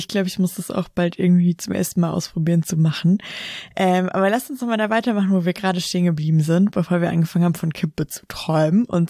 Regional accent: Baden-Württemberg, Germany; ich bin in der Nähe von Stuttgart aufgewachsen

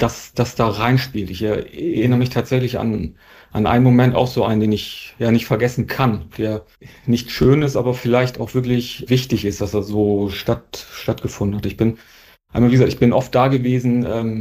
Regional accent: Northern Germany, Germany; bei uns im Norden, in Norddeutschland

